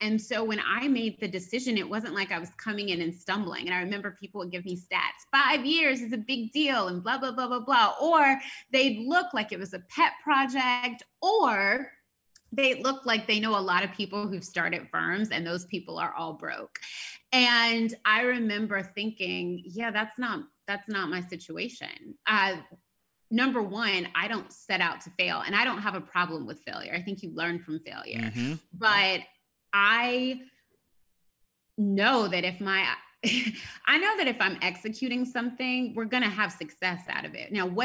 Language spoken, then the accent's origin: English; Atlanta, Georgia, United States; That all goes to growing up in Atlanta. So I'm from Atlanta. And I had the great pleasure of growing up in Atlanta in the 90s.